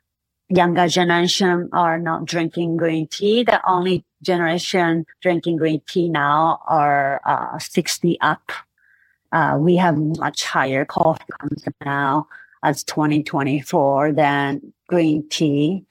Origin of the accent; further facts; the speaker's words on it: Shizuoka, Japan; Just from my hometown, Shizuoka, over 85% of tea farmers do not have anybody to take over.